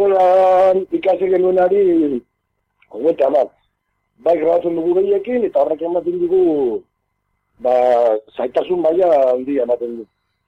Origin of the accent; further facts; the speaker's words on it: Irun, Basque Country, Spain; born there; erdi Nafarra nahi, irune sortu nintzen, beti ezazen ziaten etxean, gubiela kostaldeko Nafarrak. Baina ni ez dut euskaraz ikasi bertan